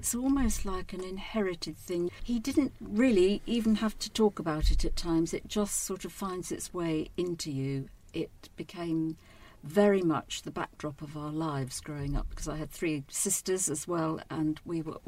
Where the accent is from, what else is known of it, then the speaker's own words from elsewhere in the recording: Hong Kong; So although I was growing up in Hong Kong on the edge of China, by the age of 11, I knew all these places I'd never been to.